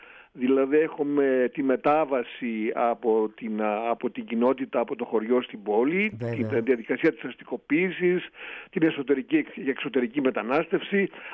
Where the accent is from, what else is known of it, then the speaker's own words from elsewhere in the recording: Thessaly, Greece; μεγαλώνοντας εκεί στις Τάνες και μεταξύ Χυμαδιών που ήταν στη Θεσσαλία και του ορεινού μας χωριού που είναι, ας πούμε, η Μητρόπολη μας, ο Γράμμος ή η Αϊτομιλίτσα.